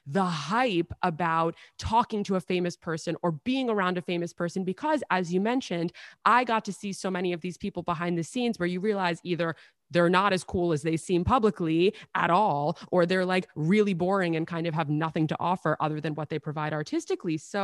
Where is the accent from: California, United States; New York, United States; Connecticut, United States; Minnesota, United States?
New York, United States; New York City; I grew up in New York City. A lot of my friends' parents were famous. I went to private school.